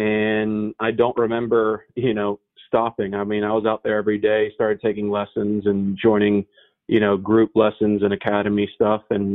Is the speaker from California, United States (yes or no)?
no; Atlanta, Georgia, United States; also born or lived in Miami, United States; Well, I was born in Miami, Florida. My parents are both from overseas, and we lived there for about 6-7 years. And then due to business for my dad, it brought him up to Atlanta.